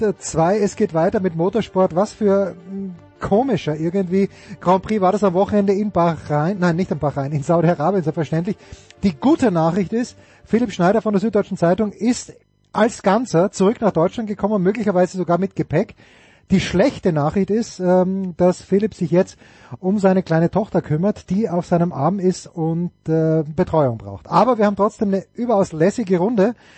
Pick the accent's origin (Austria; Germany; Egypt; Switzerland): Austria; das habe ich als Österreicher.